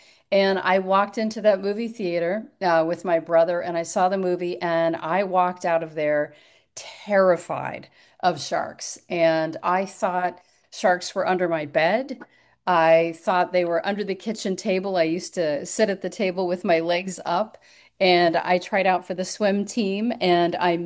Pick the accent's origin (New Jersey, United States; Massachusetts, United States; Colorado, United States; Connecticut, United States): Colorado, United States; I think when I was a young kid, I grew up in Colorado and a landlocked state